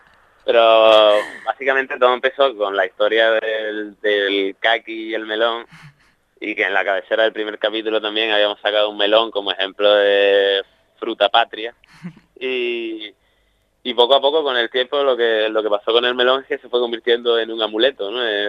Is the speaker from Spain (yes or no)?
yes; Las Palmas, Canary Islands, Spain; porque yo, que soy de Las Palmas, por ejemplo